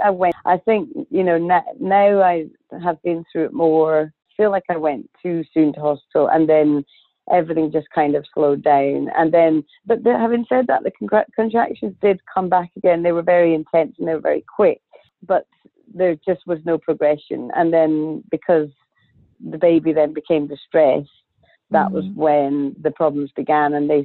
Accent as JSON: {"language": "English", "region": "Scotland", "country": "United Kingdom", "moved": "as an adult", "lives_now": "Sydney, Australia", "said": "So I'm originally from Scotland. I now live in Sydney. I've been here for just over 7 years."}